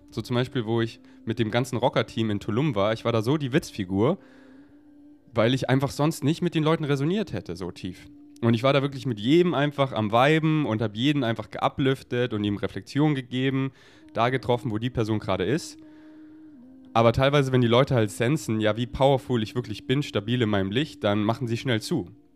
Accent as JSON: {"language": "German", "country": "Germany", "accent": "German", "said": "Weil früher war mein deutscher Akzent noch viel stärker und mein Englisch nicht ganz so on point"}